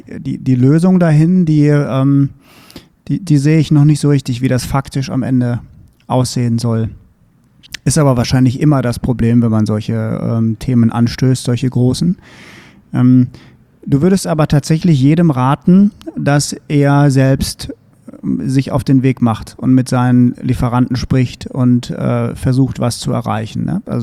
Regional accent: Düsseldorf, North Rhine-Westphalia, Germany; Also ich komme ja aus Düsseldorf

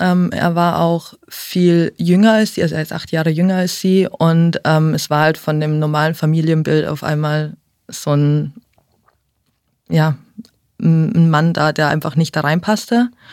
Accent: Austria; also ich bin aus Österreich, da ist Schulsystem ein bisschen anders.

